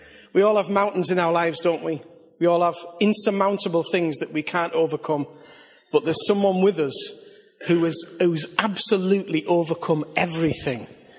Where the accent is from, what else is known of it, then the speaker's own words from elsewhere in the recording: Billingham, North East England, United Kingdom; I was brought up in Billingham. Someone has to be.